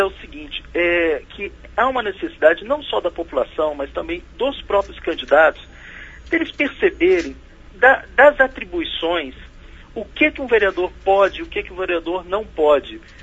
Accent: Espírito Santo, Brazil; eu sou do estado do Espírito Santo, eu nasci lá, né? E já teve uma situação na cidadezinha que eu nasci, numa cidade bem pequenininha lá no norte do Espírito Santo

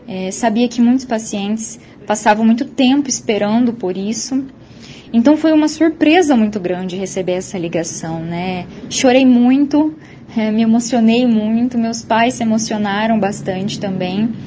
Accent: Umuarama, Paraná, Brazil; Hemocentro de Umuarama, que é a minha cidade natal

